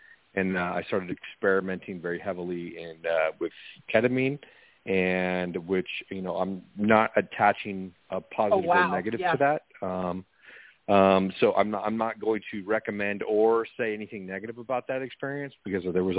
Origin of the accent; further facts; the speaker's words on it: Seattle, Washington, United States; I'm 42 years old and I was raised in Seattle, Washington. And I grew up loving music, listening to music.